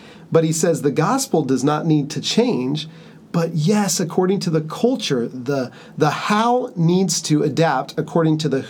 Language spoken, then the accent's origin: English; Kansas, United States; No, I'm actually from Kansas. We're missionaries here.